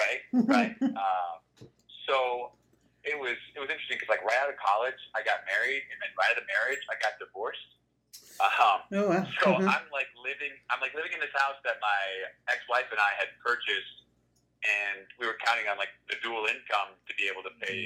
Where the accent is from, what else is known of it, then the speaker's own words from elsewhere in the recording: Kansas, United States; a kid growing up in Kansas, it was like, right, you want to be an actor.